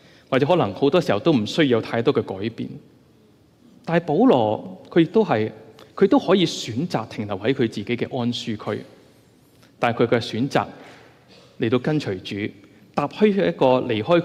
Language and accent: Chinese; China; 我们中国人呢就有个谚语叫做什么呢？吹吉避凶